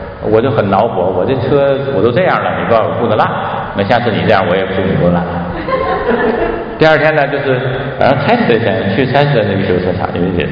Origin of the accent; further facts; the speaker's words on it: Beijing, China; 就是说我从北京来也不是一个土豪